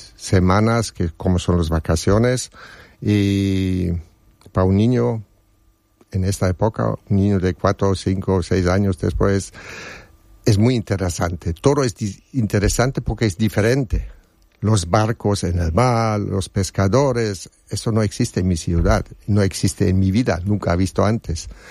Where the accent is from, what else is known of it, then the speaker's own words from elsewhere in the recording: Trier, Rhineland-Palatinate, Germany; Spanish is a second language; Yo vine de Alemania y de una ciudad, es la más vieja de Alemania, se llama Trier, que es muy cerca a la frontera de Luxemburgo, son unos pocos kilómetros